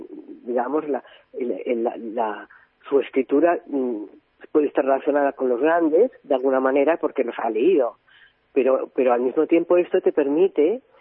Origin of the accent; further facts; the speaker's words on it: Catalonia, Spain; Porque soy catalana, soy bilingüe, y escribo siempre, casi siempre, por decirlo, hablo las dos lenguas, pero casi siempre en español